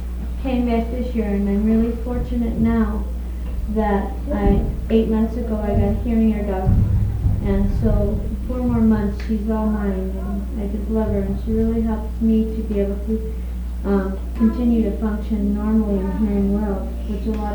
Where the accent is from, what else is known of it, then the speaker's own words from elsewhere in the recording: Chelsea, Massachusetts, United States; born there; I was born in Chelsea, Massachusetts.